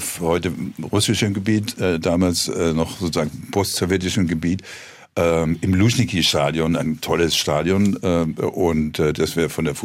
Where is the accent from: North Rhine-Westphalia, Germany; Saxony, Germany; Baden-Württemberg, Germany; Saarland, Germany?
Baden-Württemberg, Germany; Heilbronn; Das war mir nur aus den Fotos meiner Heimatstadt Heilbronn oder Dresden oder so bekannt.